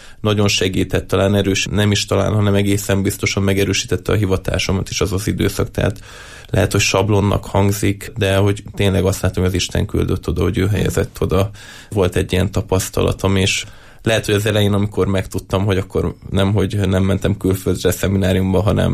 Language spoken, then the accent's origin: Hungarian; Hungary; magyar vagyok